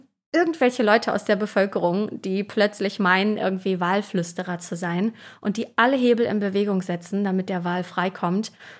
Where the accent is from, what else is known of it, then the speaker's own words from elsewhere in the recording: Wismar, Mecklenburg-Vorpommern, Germany; Der lag ja lange vor Wismar und der Insel Pöhl. Und vielleicht wisst ihr das, das ist meine Heimat. Genau da bin ich aufgewachsen. Da habe ich ganz viel Zeit verbracht und tue das immer noch.